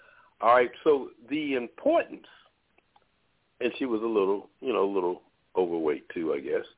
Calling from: Baltimore, Maryland, United States; I'm calling from Baltimore, Maryland.

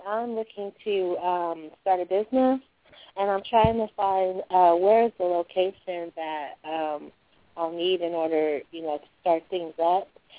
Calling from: Colorado, United States; Yes, I am calling from Colorado.

